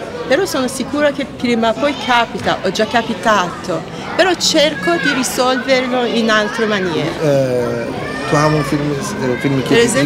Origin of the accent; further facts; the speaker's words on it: Iran; Italian is a second language; now in Italy; La cosa che vorrei portare dal mio paese all'Occidente è la cultura, la storia.